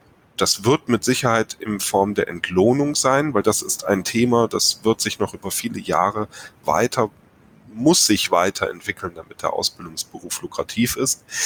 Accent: North Rhine-Westphalia, Germany; Herr Schüll und ich, wir kommen hier aus dem Rheinland.

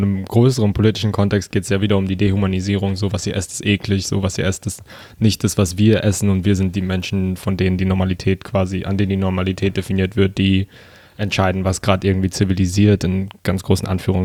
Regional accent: Germany; Und aufgewachsen hier in Deutschland

